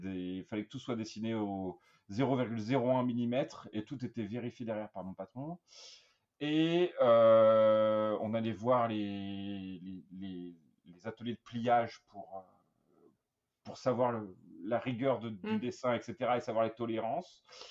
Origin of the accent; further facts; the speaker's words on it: Charly, Auvergne-Rhône-Alpes, France; also born or lived in Brussels, Belgium; Donc, moi, je suis français à la base, originaire de Charlie dans le 69. Et j'ai pas été pris en France en école d'architecture.